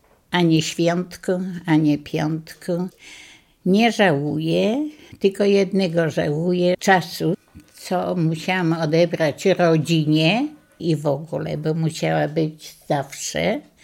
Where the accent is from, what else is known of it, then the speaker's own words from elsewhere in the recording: Oszczów, Lublin Voivodeship, Poland; now in Mircze, Poland; Urodziłam się w gminie Dołchobyczowskiej, we wsi Oszczów, niedaleko Dołchobyczowa. Stamtąd pochodzę.